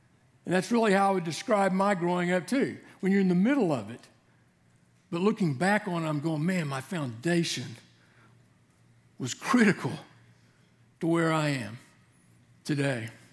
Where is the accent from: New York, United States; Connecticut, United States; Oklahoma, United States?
Oklahoma, United States; Jenks; I grew up in Jinx, Oklahoma. Was there from like the age 5 to 18 until I left for college.